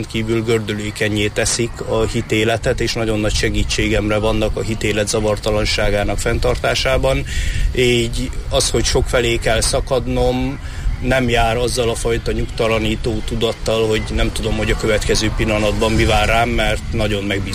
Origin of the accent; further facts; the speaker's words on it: Vecsés, Pest, Hungary; Vecsésen nőttem fel, és ott mutattam be az első Szentmisémet.